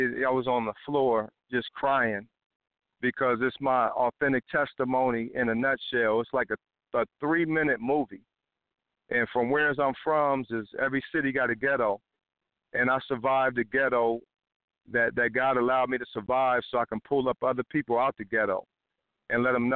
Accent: Columbus, Ohio, United States; And I just wanted to let you know I'm from Columbus, Ohio. And when I was 4 years old, the bullies in the neighborhood threw me in an abandoned refrigerator.

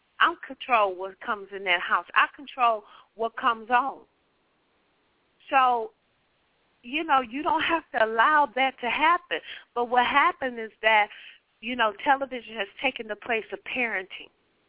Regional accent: Compton, California, United States; In my hometown, Compton, they blamed every murder, I think, from 1995 to 2005 on gangster rap.

